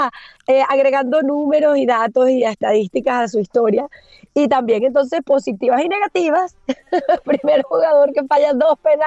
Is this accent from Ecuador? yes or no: no; Argentina; como uno argentino, uno está contento.